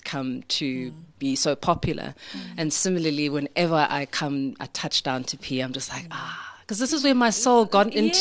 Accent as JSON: {"language": "English", "town": "Port Elizabeth", "region": "Eastern Cape", "country": "South Africa", "tie": "born or raised there", "said": "Well, I grew up when the city was still called Port Elizabeth."}